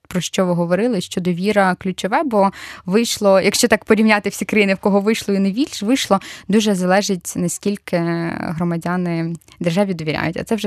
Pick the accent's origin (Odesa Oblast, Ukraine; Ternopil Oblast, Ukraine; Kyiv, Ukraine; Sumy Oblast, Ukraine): Odesa Oblast, Ukraine; Zatoka; Ну, я з Затоки, там реально багато незадекларованих яхт.